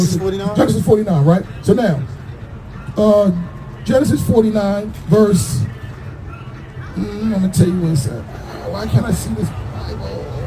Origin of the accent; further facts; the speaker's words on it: Brooklyn, New York, United States; Because I grew up in Brooklyn, in Flatbush, Crown Heights area, where the Benjamite culture is prevalent.